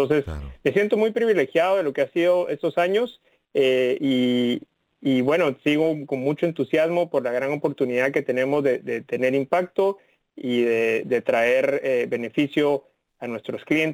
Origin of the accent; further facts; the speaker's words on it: Guatemala City, Guatemala Department, Guatemala; Pues yo nací en Ciudad de Guatemala, en Centroamérica, y tuve la oportunidad de estudiar, crecer ahí.